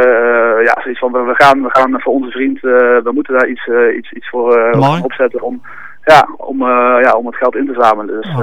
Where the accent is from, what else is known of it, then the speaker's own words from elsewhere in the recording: Eindhoven, North Brabant, Netherlands; now in Amsterdam, Netherlands; Ik kom oorspronkelijk uit Eindhoven, maar ik woon nu al een aantal jaar in Amsterdam.